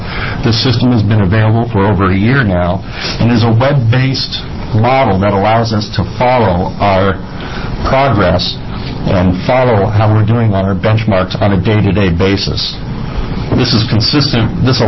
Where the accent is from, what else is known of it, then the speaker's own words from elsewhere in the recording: Oregon, United States; as I'm from Klamath and Lake County